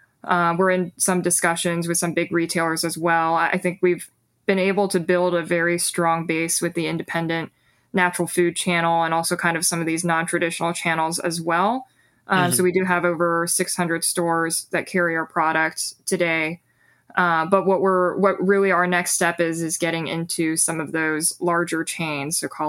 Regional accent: United States; I am Chinese American, so we do partner in New York City with a few of the Chinatown organizations.

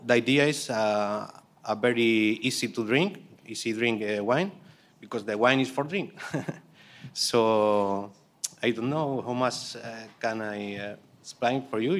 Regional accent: Castile and León, Spain; English is a second language; we are in a little paradise in Castilla y León.

